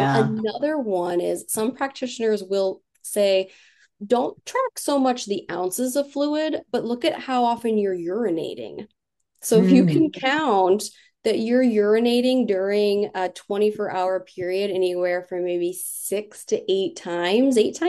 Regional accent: Illinois, United States; But I grew up outside of Chicago and I know those brutal winters.

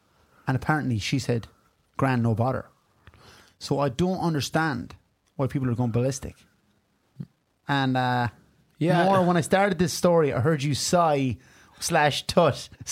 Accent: Ireland; All that I can pick up is that Irish people are like, oh, that's a bit cringe. But like, we're Irish.

